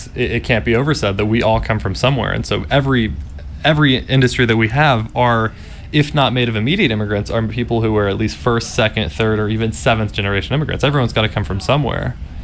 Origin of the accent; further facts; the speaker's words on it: Fort Worth, Texas, United States; Well, I'm from Fort Worth, Texas, like I said